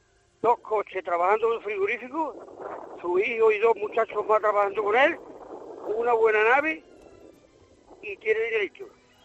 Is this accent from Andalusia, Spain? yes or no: yes; Andalusia, Spain; accent: Andalusian; perdone mi acento de andaluz